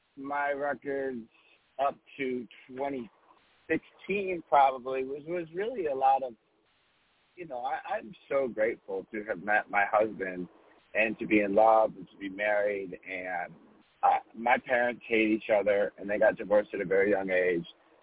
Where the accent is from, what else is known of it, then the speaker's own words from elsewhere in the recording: Midwest, United States; especially growing up in the Midwest, it just didn't really appeal to me.